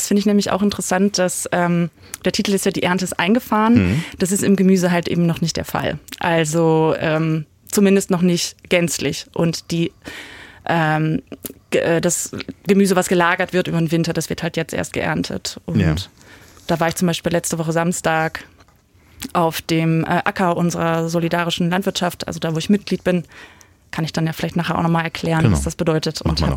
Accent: Lower Saxony, Germany; in Niedersachsen, wo ich aufgewachsen bin.

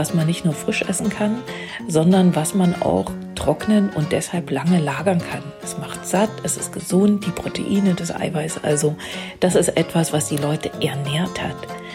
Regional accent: Erfurt, Thuringia, Germany; Die Erfurter sind die Puffbohnen und das ist etwas, was für uns selbstverständlich ist.

